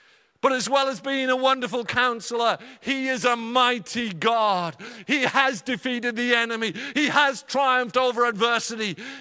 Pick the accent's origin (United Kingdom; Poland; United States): United Kingdom; As British people, as men, how good are we?